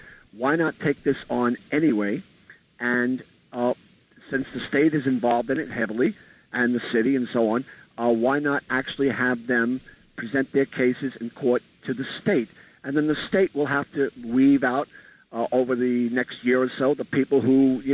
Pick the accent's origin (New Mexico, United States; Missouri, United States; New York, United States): New York, United States; Staten Island; I'm from Staten Island.